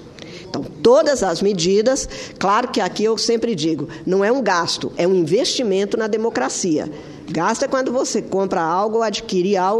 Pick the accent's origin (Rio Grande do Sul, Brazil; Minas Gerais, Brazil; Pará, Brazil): Minas Gerais, Brazil; eu, como sou mineira, eu tenho muito orgulho de ser mineira.